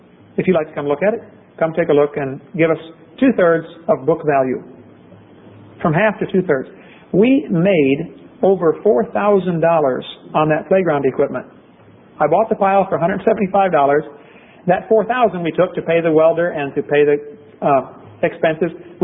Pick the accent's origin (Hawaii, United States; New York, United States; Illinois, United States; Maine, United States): Illinois, United States; Pekin; When I built a school in Pekin, Illinois, my hometown, I started the school there and developed the whole thing.